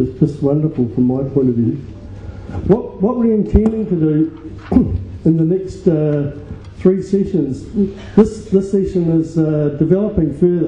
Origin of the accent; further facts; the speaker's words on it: New Zealand; As I said last night, I'm from New Zealand.